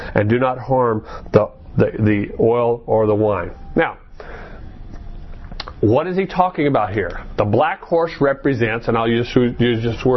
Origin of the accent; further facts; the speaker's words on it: Maricopa, Arizona, United States; I remember when we were growing up outside of Maricopa, Arizona, as kids